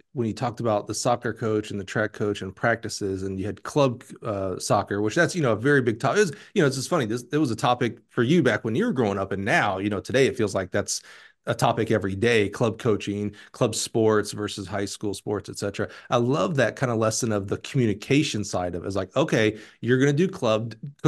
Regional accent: Alabama, United States; I remember, growing up in Alabama, and all of our football coaches were all the other sport coaches.

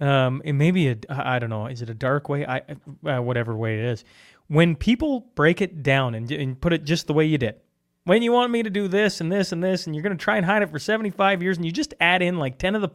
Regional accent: Canada; I'm Canadian, sitting here, I'm watching it, I see it

